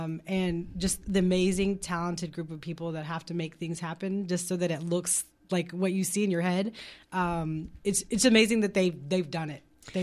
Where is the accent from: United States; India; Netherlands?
United States; Los Angeles, California; now in Austin, United States; I'm up. I'm from Los Angeles, California.